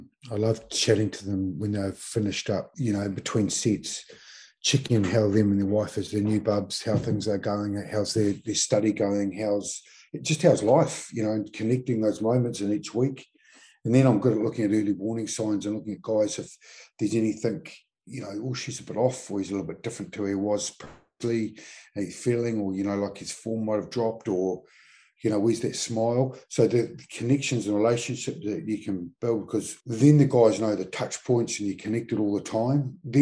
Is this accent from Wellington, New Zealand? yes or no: no; Mount Maunganui, Bay of Plenty, New Zealand; moved away as an adult; When I came down here from Mount Maunganui as a 20-year-old to be a Crusader, it was the first year of the Crusaders.